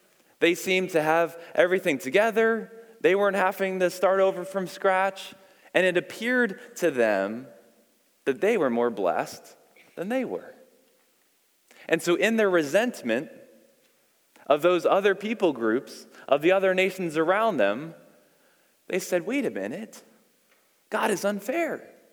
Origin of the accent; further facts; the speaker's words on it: Queens, New York, United States; also born or lived in Long Island; Growing up in Long Island and Queens, I had a friend two houses up, Pasquale, and we would play basketball all the time.